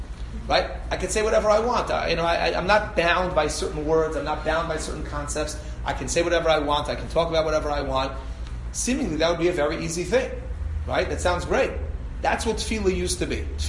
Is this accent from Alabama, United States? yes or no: no; Great Neck, New York, United States; I always give the mashal when I teach this in class, that I grew up in Great Neck. So I had many Persian friends in Great Neck, right?